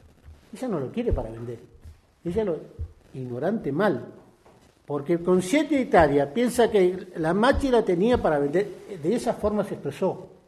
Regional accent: Cushamen, Chubut, Argentina; born there; Yo nací en Cusamen, en pleno neneo.

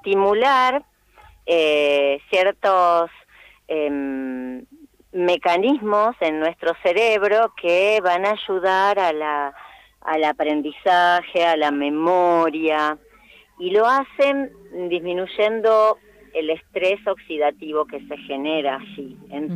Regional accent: María Grande, Entre Ríos, Argentina; Yo soy oriunda de Entre Ríos

